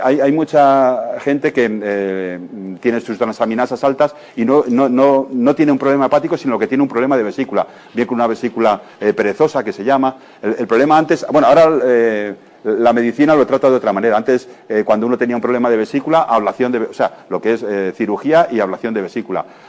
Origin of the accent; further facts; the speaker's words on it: Castile and León, Spain; me acuerdo que en mi pueblo, uno que es de pueblo y de Segovia